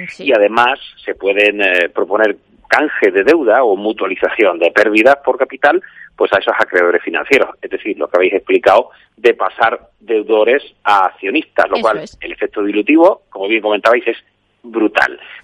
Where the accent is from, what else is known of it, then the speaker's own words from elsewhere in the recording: Seville, Andalusia, Spain; en mi tierra dicen de perdidos al río. Sí. Yo soy sevillano, que viva en el extranjero